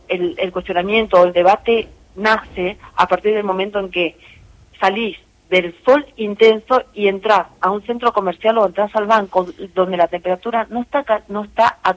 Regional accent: Corrientes, Argentina; Yo soy correntina, así que te puedo hablar de golpe de calor.

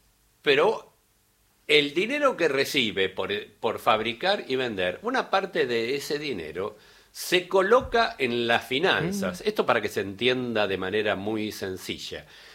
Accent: Argentina; pero nosotros mucho, la Argentina

